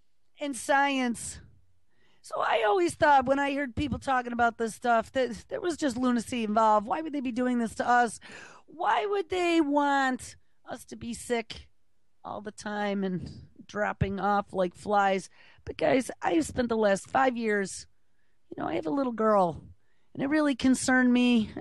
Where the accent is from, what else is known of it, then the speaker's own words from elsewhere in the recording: New York, United States; according to research from a university right here in my home state, Binghamton University, as part of the SUNY system.